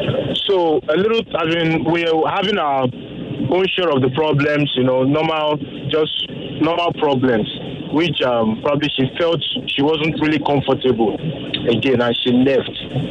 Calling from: Oshodi, Lagos, Nigeria; I'm calling from Oshodi.

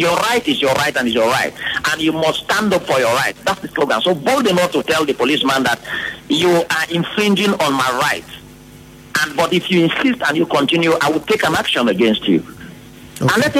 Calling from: Port Harcourt, Rivers, Nigeria; I'm calling from Port Harcourt.

